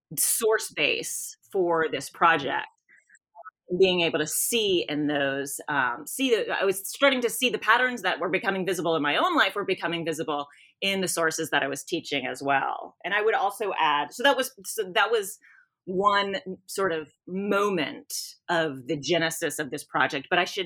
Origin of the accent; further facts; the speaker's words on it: Louisiana, United States; I'm from South Louisiana.